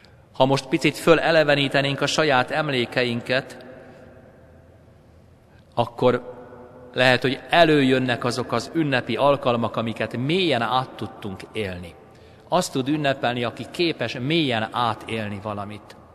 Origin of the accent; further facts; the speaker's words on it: Pest, Hungary; Budapest mellől származom, agglomerációs településről